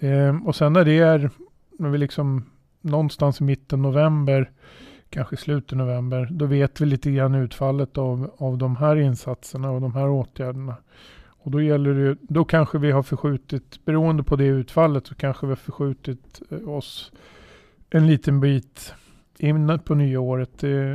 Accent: Södertälje, Stockholm County, Sweden; om man är född och uppväxt i Södertälje då, och har det här uppdraget

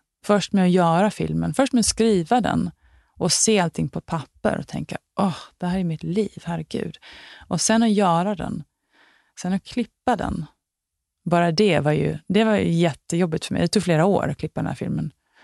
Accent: Sweden; now in Hollywood, United States; Jag är inte född i Hollywood, jag är faktiskt svensk.

